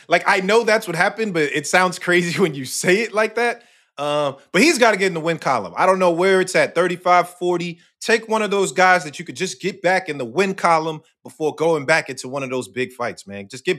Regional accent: Queens, New York, United States; I'm from Queens

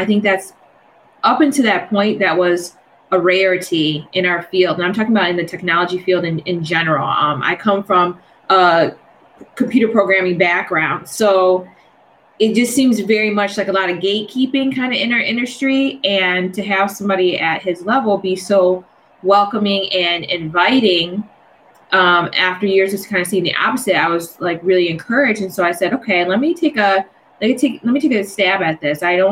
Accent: Detroit, Michigan, United States; now in Washington, United States; because I'm originally from Detroit. I'm in DC now.

